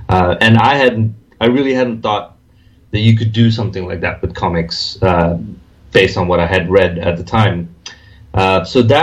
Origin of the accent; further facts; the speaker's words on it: India; And because I grew up in India